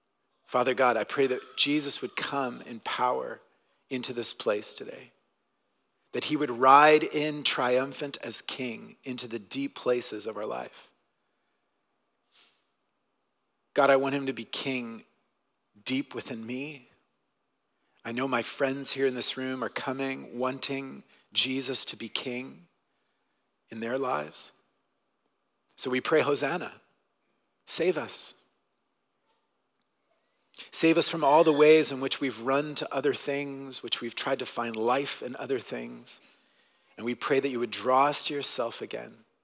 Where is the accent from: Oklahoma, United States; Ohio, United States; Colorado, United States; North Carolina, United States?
Oklahoma, United States; moved away as an adult; also born or lived in Costa Rica / Colombia / Texas; now in Canada; a little kid, I spent time living in Costa Rica, and then later for 7 years in Colombia. And then I was born in Texas, and then spent my high school years in Oklahoma.